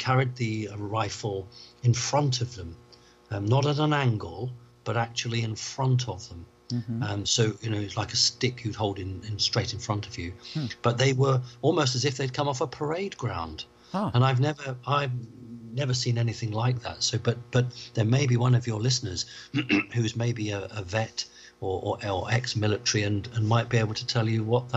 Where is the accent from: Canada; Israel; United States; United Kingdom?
United Kingdom; Now, as a British person, mm-hmm. I'm not very good with American uniforms.